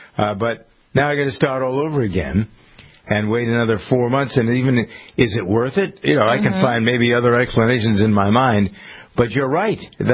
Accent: Framingham, Massachusetts, United States; He has two offices, one here in my hometown of Framingham, and the other one is in Boston at Tufts Medical Center.

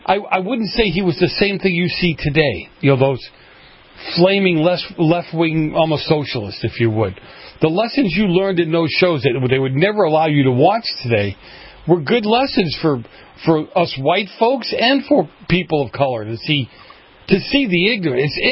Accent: Boston, Massachusetts, United States; I grew up in Boston. New York is very diverse, just like Boston is.

